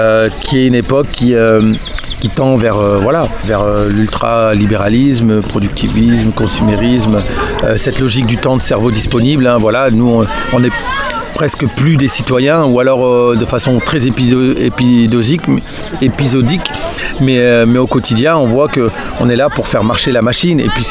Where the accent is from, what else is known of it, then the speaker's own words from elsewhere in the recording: Roubaix, Hauts-de-France, France; born there; Je suis né à Roubaix, donc c'est une ville prolétaire, ouvrière. C'était la ville la plus pauvre de France.